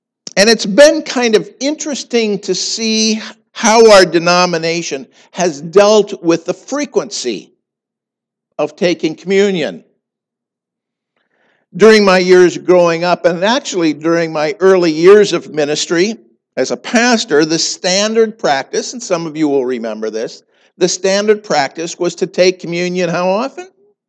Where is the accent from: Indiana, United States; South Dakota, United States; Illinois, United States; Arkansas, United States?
South Dakota, United States; Sioux Falls; my church that I grew up in Sioux Falls, South Dakota